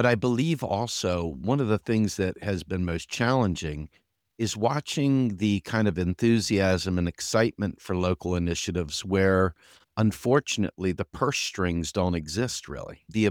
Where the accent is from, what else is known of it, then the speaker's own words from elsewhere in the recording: Harrisburg, Pennsylvania, United States; And even in my hometown here in Harrisburg, Pennsylvania